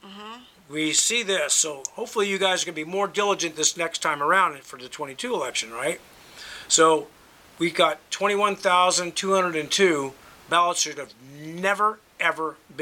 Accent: California, United States; moved away as an adult; now in Lake Havasu, United States; lived there when I was a kid. But when I retired from the Marine Corps in 99 and moved to Arizona, I was escaping from California because it's a complete disaster.

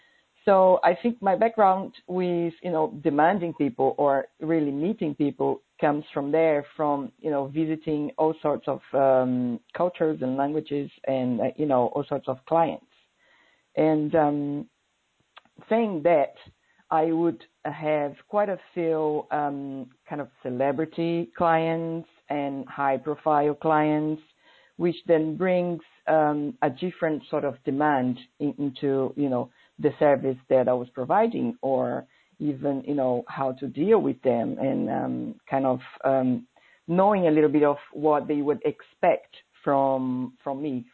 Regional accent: Brazil; now in London, United Kingdom; I was born in Brazil. I'm from Brazil, and in '99 I moved to London.

